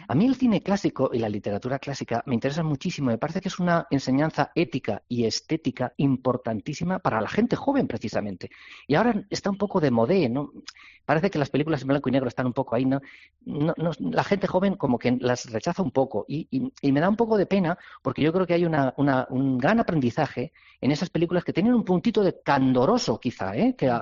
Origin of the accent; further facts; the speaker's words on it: Zaragoza, Aragon, Spain; born there; conseguido ficcionar Zaragoza, me ha resultado muy cómodo, como no podía ser de otra manera, al fin y al cabo es mi ciudad natal